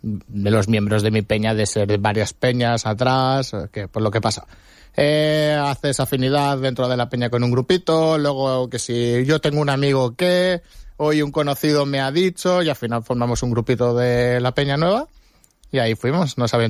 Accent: Benidorm, Valencian Community, Spain; es un hijo de Benidorm, por así decirlo, amante de Benidorm. Estoy, soy enamorado de mi pueblo.

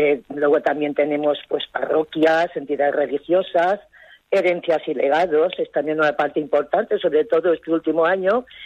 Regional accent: Foios, Valencian Community, Spain; incluso pueblos cercanos como Foios, por ejemplo, yo soy de Foios.

